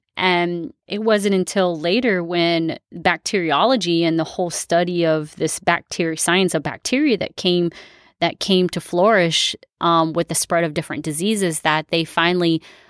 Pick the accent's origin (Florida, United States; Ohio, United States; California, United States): Florida, United States; And I'm from South Florida. So we have a very large population of Cuban immigrants that came here.